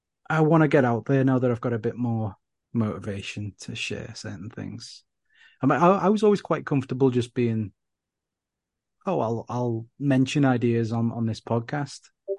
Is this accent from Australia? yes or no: no; United Kingdom; I'm British.